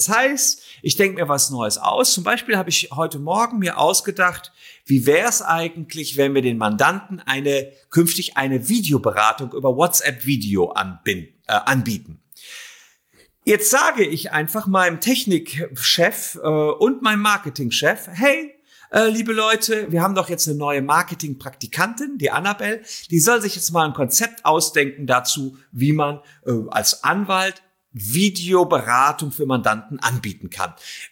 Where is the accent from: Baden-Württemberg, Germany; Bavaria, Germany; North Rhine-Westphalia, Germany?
North Rhine-Westphalia, Germany; Gevelsberg; da bin ich groß geworden in Gevelsberg, das ist da bei Ennepetal, Wuppertal, Hagen, im Ruhrgebiet mehr oder weniger.